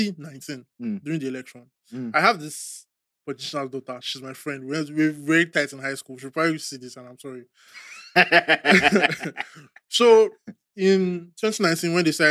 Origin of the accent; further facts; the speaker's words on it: Nigeria; like I've come to the point in my life as a Nigerian where like I don't feel like Nigeria is worth suffering for.